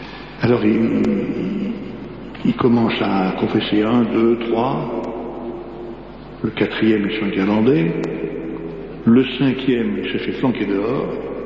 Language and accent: French; France; je suis français